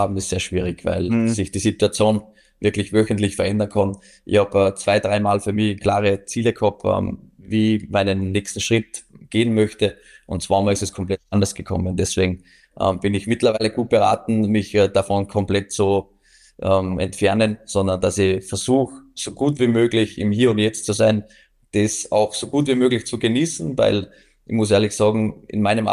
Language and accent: German; Salzburg, Austria; natürlich bin ich mit Salzburg, ist meine Heimatstadt, ist mein Heimatclub, da wo ich groß geworden bin